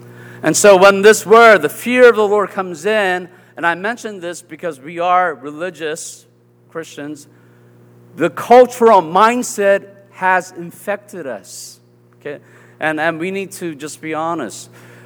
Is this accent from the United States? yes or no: yes; the South, United States; accent: southern; Or they'll pick up my southern accent, you know, I say, it's because I don't enunciate my words.